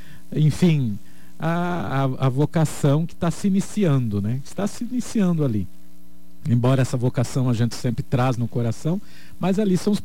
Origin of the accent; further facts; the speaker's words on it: Eldorado, Mato Grosso do Sul, Brazil; now in Dourados, Brazil; eu sou de Eldorado. Na época, uma só diocese, né? Hoje é da diocese de Naviraí, mas toda a minha família, hoje, enfim, há anos, eu moro em Dourados, né?